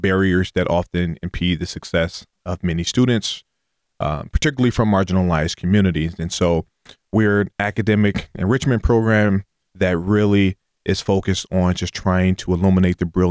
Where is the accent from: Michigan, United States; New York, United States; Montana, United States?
Michigan, United States; Detroit; And in the inner city, I grew up in Detroit, Michigan